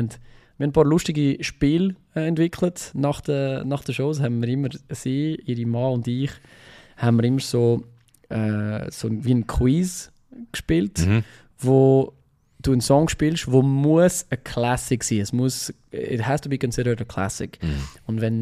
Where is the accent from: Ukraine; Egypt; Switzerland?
Switzerland; als Schweizer Musiker